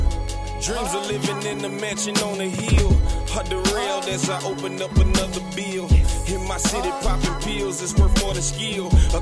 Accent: Nashville, Tennessee, United States; you know we're originally from Nashville.

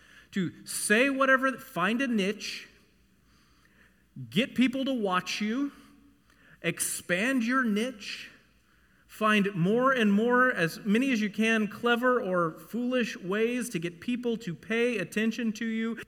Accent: Texas, United States; I learned a song, as you know, when I came here from Texas.

